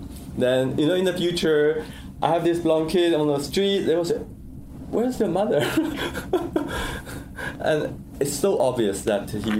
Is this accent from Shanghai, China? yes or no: yes; Shanghai, China; I come from Shanghai.